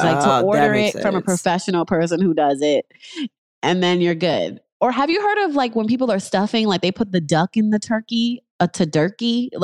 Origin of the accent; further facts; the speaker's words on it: New York, United States; now in Los Angeles, United States; You know, I'm in LA. I'm originally from New York.